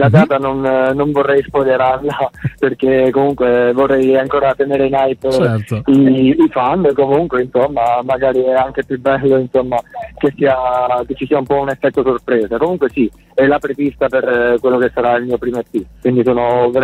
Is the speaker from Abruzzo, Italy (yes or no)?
yes; Pescara, Abruzzo, Italy; da pescarese vi voglio bene